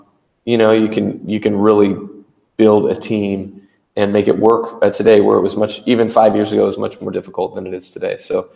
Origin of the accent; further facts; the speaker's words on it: Florida, United States; also born or lived in Europe / New Zealand; I'm not from here. I've lived 6 years. I grew up in Florida. I lived 6 years in Europe as a kid. I lived in New Zealand for 2 years.